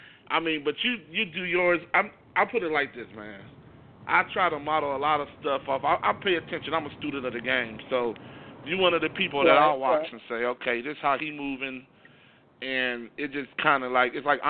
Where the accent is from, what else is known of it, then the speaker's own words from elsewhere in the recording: Midwest, United States; I was raised in the Midwest for a while, so that might explain a few things